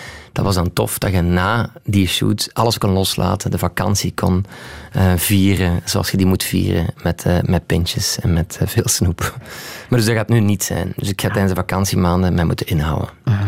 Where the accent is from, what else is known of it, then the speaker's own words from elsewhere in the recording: Flanders, Belgium; now in Antwerp, Belgium; Ik woon in Antwerpen, ik ben afkomstig uit Limburg.